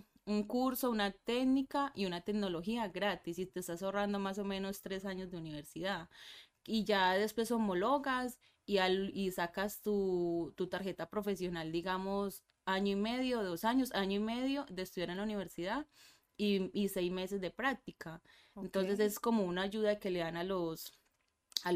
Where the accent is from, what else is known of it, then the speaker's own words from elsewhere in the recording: Medellín, Antioquia, Colombia; Soy de Medellín, Colombia. ¿Qué más te digo? Sí, soy de Medellín.